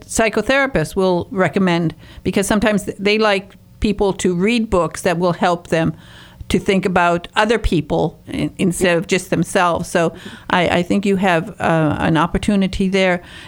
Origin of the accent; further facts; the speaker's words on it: Houghton, Michigan, United States; I come from the Upper Peninsula, from up by Houghton Hancock in the Copper Country.